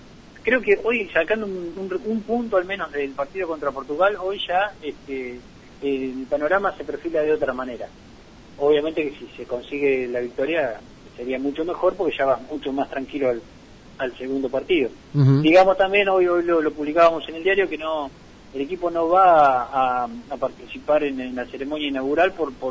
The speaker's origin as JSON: {"language": "Spanish", "country": "Argentina", "said": "Obviamente, como argentino, quiero que le vaya bien a todos estos jugadores"}